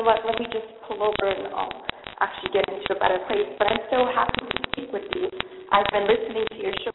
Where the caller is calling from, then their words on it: Queens, New York, United States; I'm calling from New York. I live in Queens, New York.